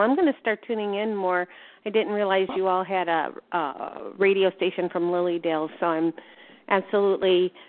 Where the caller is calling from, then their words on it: Wisconsin, United States; I'm calling from Wisconsin.